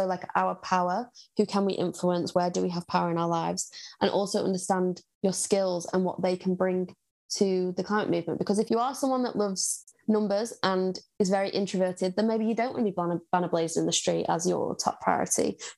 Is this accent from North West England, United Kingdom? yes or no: yes; Blackpool, North West England, United Kingdom; So I grew up in Blackpool, which is an incredibly poor seaside town, if you don't know. So I was raised in a very working class family